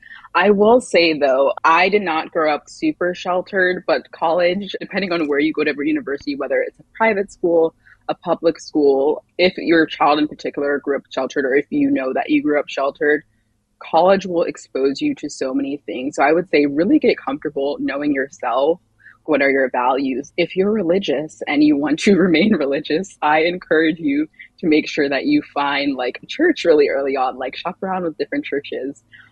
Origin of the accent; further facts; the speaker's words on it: Maryland, United States; But I had a really great experience growing up in Maryland.